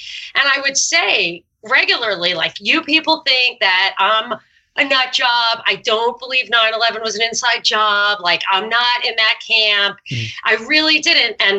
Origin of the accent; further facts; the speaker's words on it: New York, United States; I'm from New York and I knew people who died on 9/11